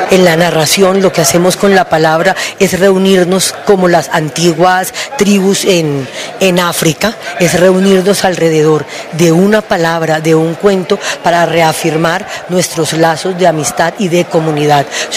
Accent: Caribbean Region, Colombia; yo debo de llevar de mi espacio lo que me identifica como ser colombiano, como ser caribe.

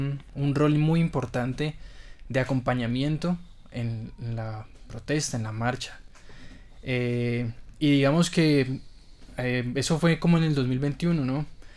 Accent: Popayán, Cauca, Colombia; yo soy de acá, de Popayán

